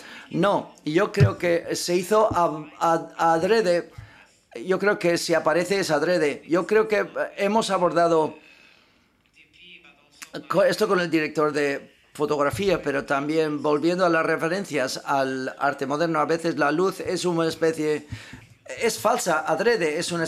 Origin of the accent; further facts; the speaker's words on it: Poland; librarme un poco de Polonia también y los problemas a los cuales nos enfrentamos en mi país.